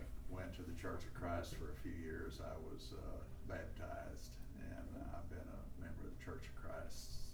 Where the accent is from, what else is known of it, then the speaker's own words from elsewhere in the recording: Junction, Texas, United States; We're from Junction.